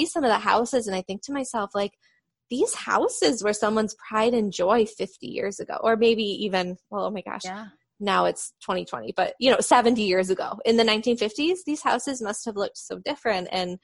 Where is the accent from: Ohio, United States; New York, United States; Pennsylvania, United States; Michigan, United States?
Michigan, United States; Detroit; also born or lived in Texas; And like, when I lived in Texas, I tell people, oh, we're from the Detroit area.